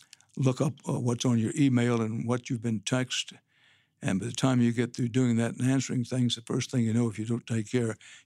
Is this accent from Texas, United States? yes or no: yes; Texas, United States; I'm a Texan by birth and by choice.